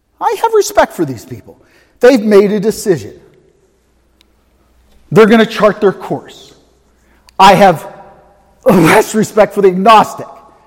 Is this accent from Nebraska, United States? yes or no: no; Pittsburgh, Pennsylvania, United States; accent: Pittsburgh; Chimney. Did I pronounce it right? It's my Pittsburgh accent.